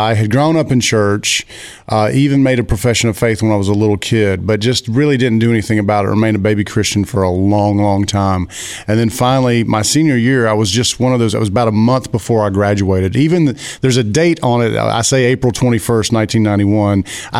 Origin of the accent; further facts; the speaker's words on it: Alabama, United States; I grew up in church and I'm originally from Alabama and didn't know.